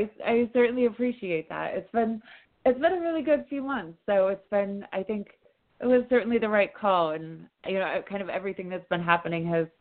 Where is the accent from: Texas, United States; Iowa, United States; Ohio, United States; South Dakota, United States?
Iowa, United States; also born or lived in Chicago; I lived for 8 years in Chicago, and I recently moved from Chicago to Iowa. I grew up in Iowa, and so I recently moved states